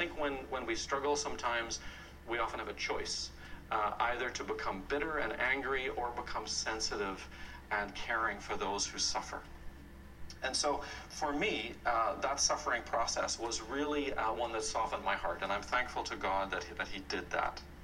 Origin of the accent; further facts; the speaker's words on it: Northern Ireland, United Kingdom; I'm a kid growing up in Northern Ireland.